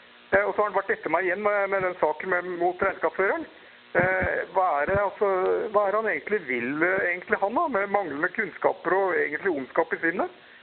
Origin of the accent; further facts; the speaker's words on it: Arendal, Agder, Norway; Og jeg snakker jo feil dialekt også, jeg har aldri klart å høre om dialekten min. Aldri hatt noe interesse av det heller, tror jeg. Selv om jeg har bodd i Arendal hele mitt liv.